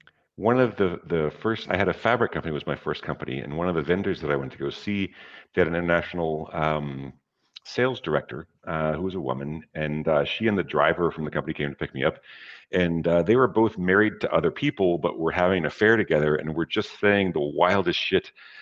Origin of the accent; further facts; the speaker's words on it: Atlanta, Georgia, United States; now in China; No, I'm from Atlanta originally.